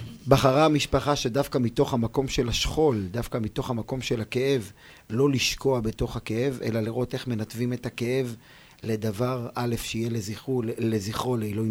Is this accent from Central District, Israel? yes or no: yes; Ra'anana, Central District, Israel; אני גר ברעננה, נולדתי ברעננה. אמנם תקופה מאוד מאוד קצרה גרנו בכפר סבא, עם ילידת כפר סבא, ואבא מרעננה, משפחה מאוד מאוד ידועה ומוכרת ברעננה, גם שורשית